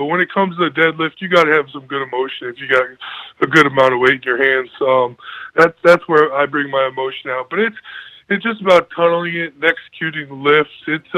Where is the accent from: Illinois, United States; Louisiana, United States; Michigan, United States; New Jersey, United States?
Illinois, United States; Galva; as you said, I'm from Galva, Illinois, and if you know anything about Galva, we're just a little small farm town. So I grew up working my entire life.